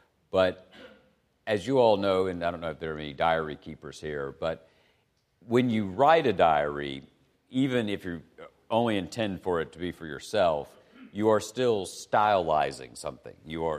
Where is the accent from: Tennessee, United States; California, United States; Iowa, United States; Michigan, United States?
Tennessee, United States; Chattanooga; I'm a boy from Chattanooga, Tennessee